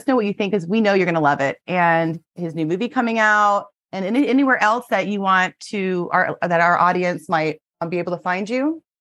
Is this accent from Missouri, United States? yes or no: no; Florida, United States; I grew up in Florida, so.